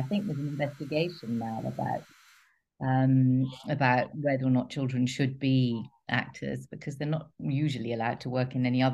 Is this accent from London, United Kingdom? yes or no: yes; London, United Kingdom; I grew up in North London and East London